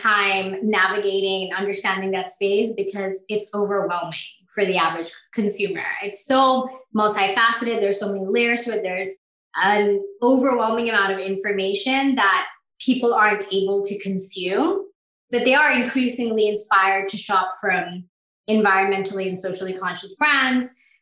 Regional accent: Bangladesh; Yeah, so I'm originally from Bangladesh, which is the world's second largest garment manufacturer, second to China.

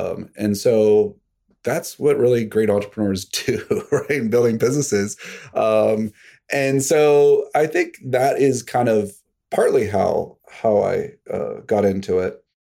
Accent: Pittsburgh, Pennsylvania, United States; I grew up in Pittsburgh, and I started collecting baseball cards, but I had no income.

